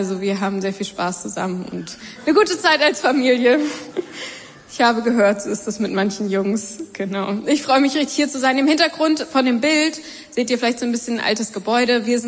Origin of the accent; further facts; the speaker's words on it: Erfurt, Thuringia, Germany; ich bin aus Erfurt.